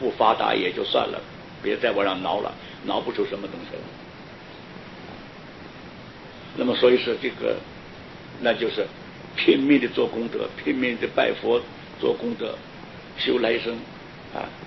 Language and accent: Chinese; Taiwan; 我们台湾话叫做圆顶了，圆顶是台湾话，外省不叫圆顶